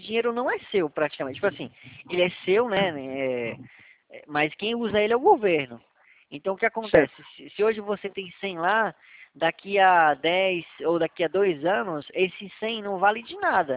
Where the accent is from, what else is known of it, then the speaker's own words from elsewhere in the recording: Northeast Region, Brazil; é da minha terra lá, Nordeste, Nordeste